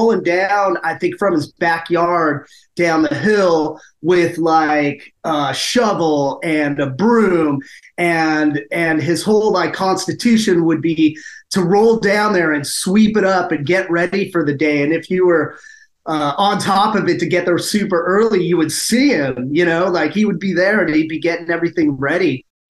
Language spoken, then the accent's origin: English; San Mateo, California, United States; I was born and raised in San Mateo.